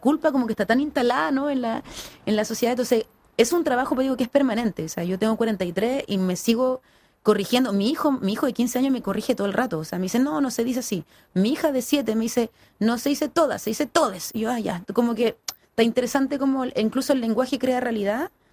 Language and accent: Spanish; Chile; que soy muy chilena para hablar